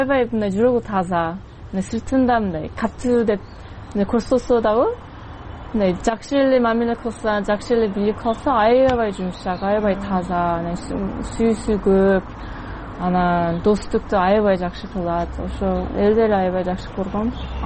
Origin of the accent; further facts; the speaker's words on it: United States; Kyrgyz is a second language; also born or lived in South Korea; now in Kyrgyzstan; Америкада төрөлгөм, бирок улуттугум кореямын, кореялыкмын. Көбүнчө мындай Америкада жашагам, бирок Кореяда 6 жыл жашагам, 11 жаштамындан 17 жаштамга чейин. Ошондуктан корейче дагы орточо эле жакшы билем. Анан Америкада жүрүп, университет дагы ошол жерде бүтүп иштеп, анан мындай Кыргызстанга келдим.